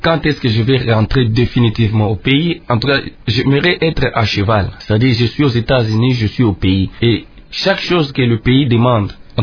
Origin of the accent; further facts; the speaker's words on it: DR Congo; also born or lived in Kinshasa; Je suis Congolais comme d'autres Congolais. Je suis né à Mouniditu. J'ai vécu ici à Kinshasa. J'ai fini à l'ISIPA. Je suis parti aux États-Unis. Et j'ai fait au moins 4 ans là-bas. Et je suis retourné au pays 5 fois.